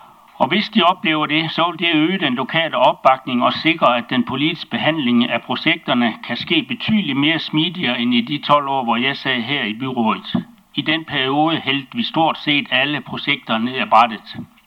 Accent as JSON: {"language": "Danish", "town": "Copenhagen", "region": "Capital Region of Denmark", "country": "Denmark", "said": "og jeg kommer fra Østerbro"}